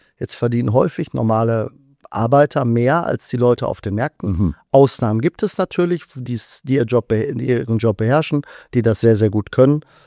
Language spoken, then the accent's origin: German; North Rhine-Westphalia, Germany; im Ruhrgebiet, wo ich herkomme.